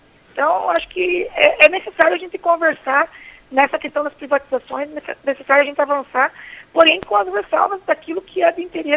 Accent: Chopinzinho, Paraná, Brazil; sou do município de Chopinzinho

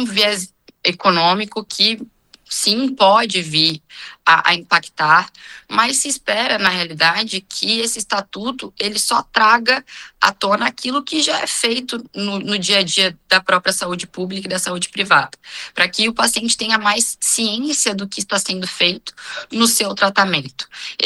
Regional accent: Brazil; ainda é uma dificuldade para nós, como brasileiros, tratarmos do assunto morte

